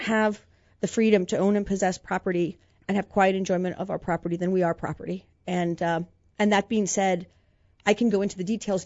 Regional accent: Mount Vernon, Virginia, United States; So I grew up in Mount Vernon, Virginia. I'm the youngest of three girls, and I grew up in a hardworking family.

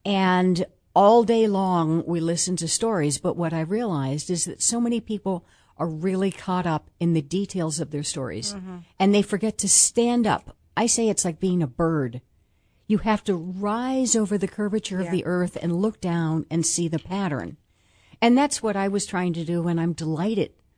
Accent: United States; I have to tell you, from a big picture point of view, as an American, I'm frightened at what appears to me to be the nonstop attacks on democracy.

